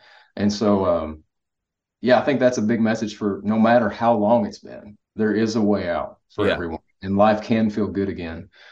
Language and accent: English; Kentucky, United States; You're from East Tennessee, I'm from Kentucky.